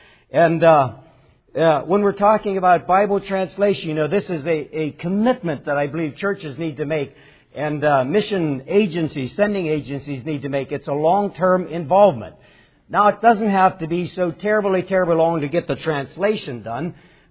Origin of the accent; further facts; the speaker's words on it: Belleville, Pennsylvania, United States; When I think back when I went to school, public school in Belleville, and I was raised in the Beachy Amish Church.